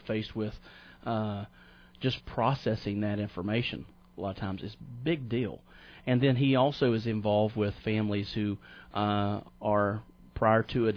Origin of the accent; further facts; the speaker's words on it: Guyandotte, West Virginia, United States; I was raised in Guyandotte myself.